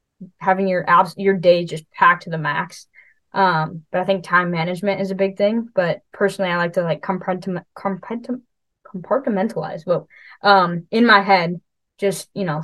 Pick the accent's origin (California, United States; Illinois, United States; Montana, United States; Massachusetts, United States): Illinois, United States; Wheaton; I'm from Wheaton, so right outside